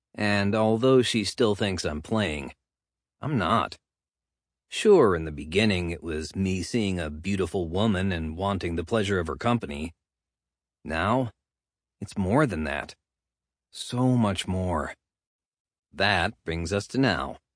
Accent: Ohio, United States; also born or lived in Texas; now in Nashville, United States; I was born and raised in Ohio, but my sister married a musician

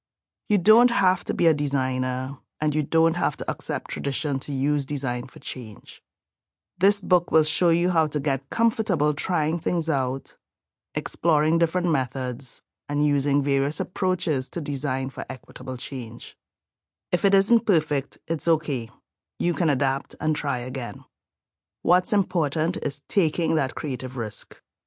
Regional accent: Trinidad & Tobago; I am from Trinidad and Tobago, and with those base ingredients, I might make either bake, a type of bread with no yeast, or boiled dumplings.

